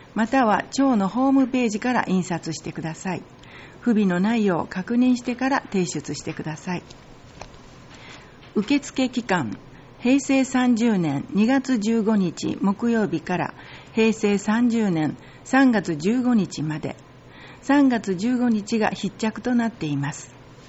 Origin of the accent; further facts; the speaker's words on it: Tokyo, Japan; now in Higashimiyoshi, Japan; 東京から来ました。